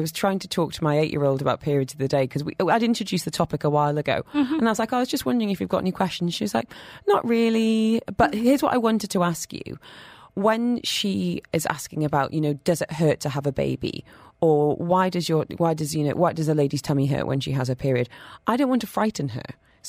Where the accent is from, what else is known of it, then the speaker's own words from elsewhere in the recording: United Kingdom; I say this as a British person who has a very British husband